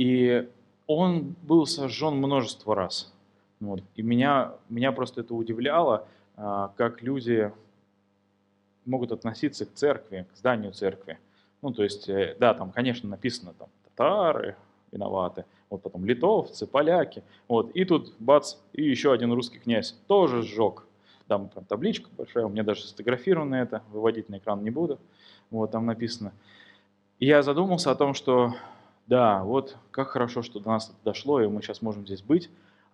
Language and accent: Russian; Kazan, Tatarstan, Russia; born there; не за то, что я хороший человек, или за то, что я родился в Казани